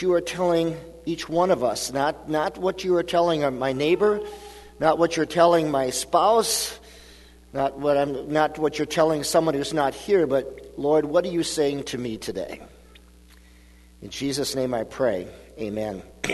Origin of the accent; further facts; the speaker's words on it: McHenry, North Dakota, United States; now in Minnesota, United States; I grew up in McHenry, North Dakota, which is probably straight east here, about, I'm guessing, about 130-140 miles, I suppose.